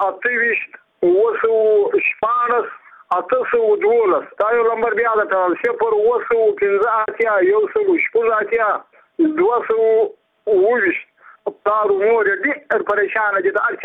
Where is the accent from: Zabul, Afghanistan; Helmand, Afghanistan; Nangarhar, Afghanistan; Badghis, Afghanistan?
Badghis, Afghanistan; زه خپل د بادغیس ولایت یم، د مخور د ولسوالۍ یم، دغه د کلی یم.